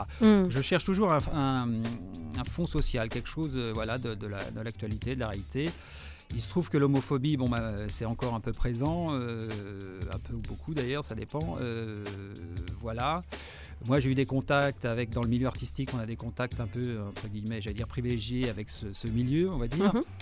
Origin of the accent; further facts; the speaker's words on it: Poissy, Île-de-France, France; now in Verneuil-sur-Seine, France; je suis né à Poissy, un Poissyacais de pure souche. Voilà, j'étais un petit peu me balader, mais pas très loin. Et puis, depuis quelques années, je suis venu à Verneuil-sur-Seine par le travail